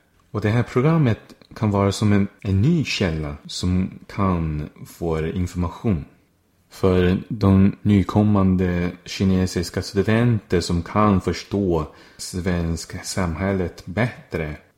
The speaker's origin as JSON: {"language": "Swedish", "country": "China", "first_language": "Chinese", "second_language": "Swedish", "lives_now": "Sweden", "said": "Och alltså kinesiska är mitt modersmål"}